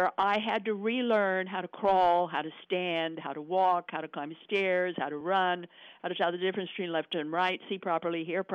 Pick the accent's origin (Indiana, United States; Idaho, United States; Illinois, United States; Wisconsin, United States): Idaho, United States; I'm a Westerner. Yeah, you know, I come from Idaho.